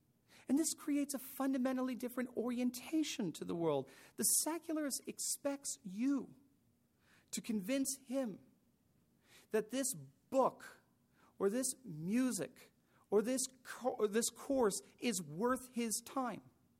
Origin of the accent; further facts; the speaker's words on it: New Haven, Connecticut, United States; I grew up around Yale University, which represents the most beautiful architecture in New Haven.